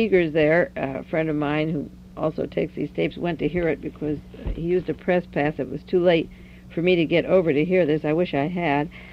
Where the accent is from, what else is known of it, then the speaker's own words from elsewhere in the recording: Monterey, California, United States; in Monterey, my hometown, next to Carmel